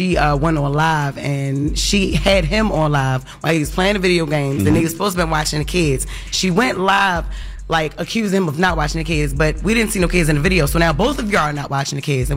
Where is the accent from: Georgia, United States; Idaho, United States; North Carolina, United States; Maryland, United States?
Maryland, United States; Baltimore; I heard she was, I'm from Baltimore too.